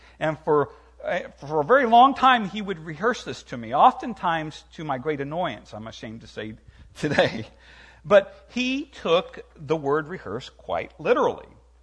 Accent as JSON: {"language": "English", "region": "Indiana", "country": "United States", "tie": "born or raised there", "lives_now": "Tennessee, United States", "said": "My dad came down for a visit from Indiana. I grew up in Indiana, but he's visiting me now in Tennessee."}